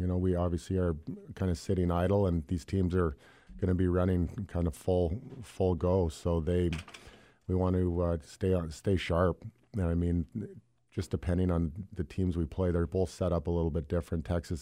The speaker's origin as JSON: {"language": "English", "region": "British Columbia", "country": "Canada", "said": "You know, being from British Columbia, I cheered for Edmonton actually"}